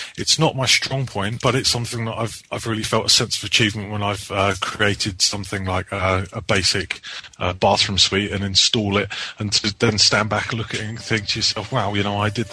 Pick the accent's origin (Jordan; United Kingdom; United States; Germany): United Kingdom; Brighton, South East England; I'm currently studying a level 2 MVQ in plumbing, and I come from Brighton in the south of England.